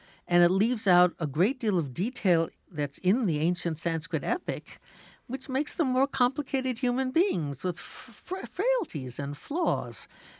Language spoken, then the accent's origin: English; United States; So, you know, this is about I'm a woman and I'm an American.